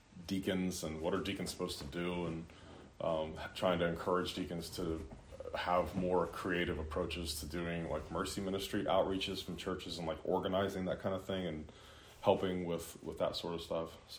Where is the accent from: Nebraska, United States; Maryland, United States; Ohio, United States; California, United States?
Ohio, United States; Cincinnati; Growing up in Cincinnati, like, you guys have heard me tell you the stories about, like, all my friends were Catholic